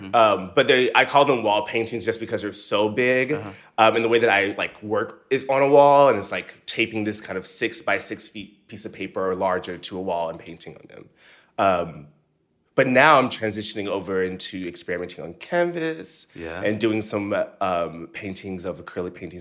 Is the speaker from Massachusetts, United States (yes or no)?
no; Seale, Alabama, United States; In Alabama, right. Uh-huh. I'm from Seal, Alabama.